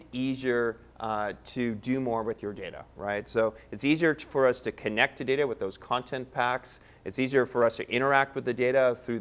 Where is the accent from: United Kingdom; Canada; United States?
Canada; Beat out my home country, Canada, by a small margin.